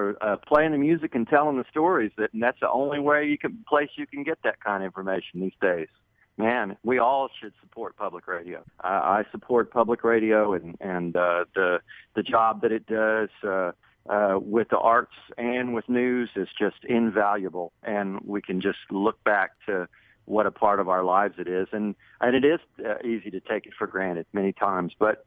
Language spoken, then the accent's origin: English; Bandera, Texas, United States; but that swing music was such a part of my world growing up in Bandera.